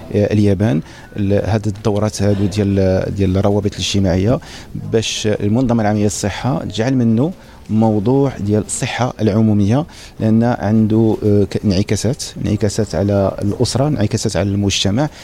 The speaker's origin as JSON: {"language": "Arabic", "country": "Morocco", "said": "احنا جد سعداء في بلدنا المغرب"}